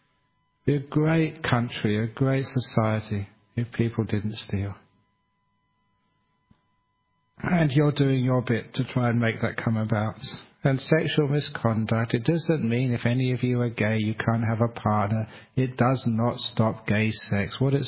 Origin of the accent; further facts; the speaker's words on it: England, United Kingdom; born there; I was born in England